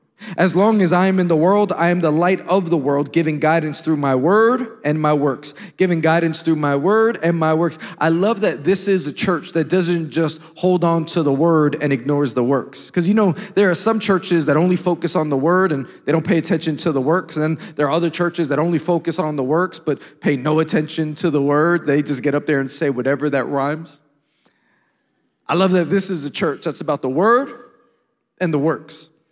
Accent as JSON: {"language": "English", "town": "New York City", "region": "New York", "country": "United States", "said": "I come all the way from New York City"}